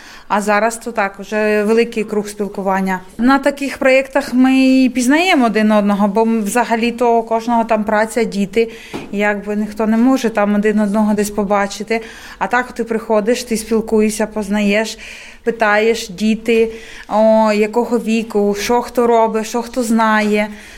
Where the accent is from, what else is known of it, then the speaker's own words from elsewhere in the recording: Kropyvnytskyi, Kirovohrad Oblast, Ukraine; Кропивницький, це центральна частина України.